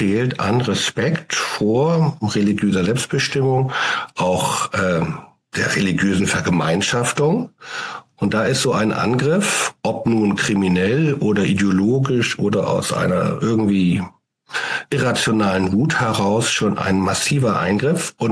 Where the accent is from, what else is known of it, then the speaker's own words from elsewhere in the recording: Northern Germany, Germany; Nun komme ich aus Norddeutschland, da gibt es keine Gipfel und entsprechend keine Gipfelkreuze